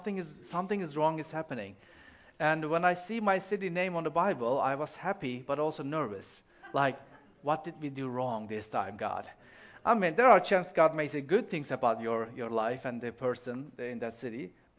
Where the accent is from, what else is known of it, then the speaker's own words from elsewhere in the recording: Turkey; So I'm from Turkey, and Turkey is an old country.